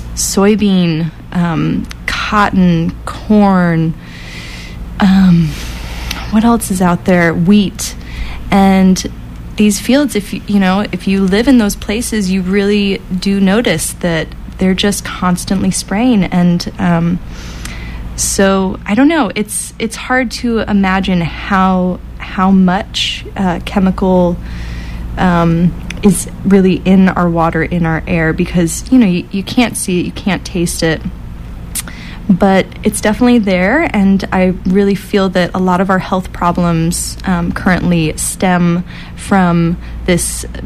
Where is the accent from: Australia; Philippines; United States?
United States; Florida; now in Chico, United States; So I came from Florida, and as I drove out here, I really thought Chico was on the coast.